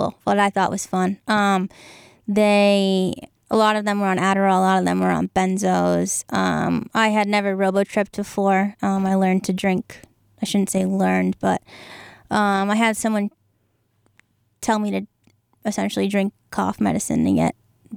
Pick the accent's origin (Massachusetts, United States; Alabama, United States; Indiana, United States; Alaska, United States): Massachusetts, United States; Franklin; also born or lived in Norfolk; Well, I grew up in Franklin after moving from Norfolk, Mass, where I went to King Philip for a few years. And then I eventually switched to Franklin High School